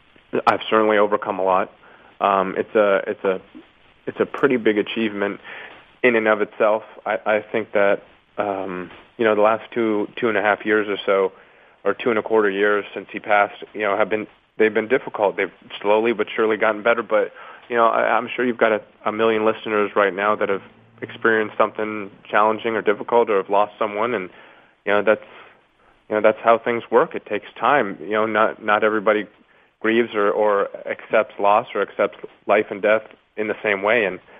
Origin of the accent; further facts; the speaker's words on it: Ontario, Canada; It was it was international, and it was in my hometown.